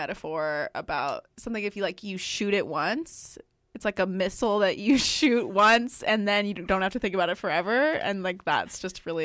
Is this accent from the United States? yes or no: yes; United States; now in Canada; I came to Canada from the States all by myself